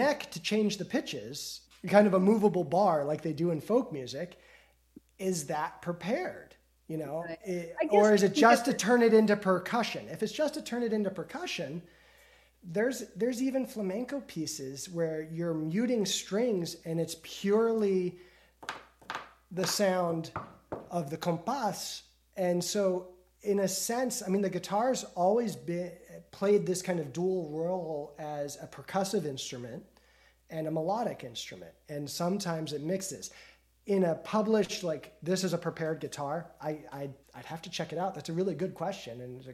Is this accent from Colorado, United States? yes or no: yes; Colorado, United States; now in Boston, United States; But I live in Boston and I'm from Colorado. I moved to Boston for school and got hired for jobs and stayed in Boston, got married and live here.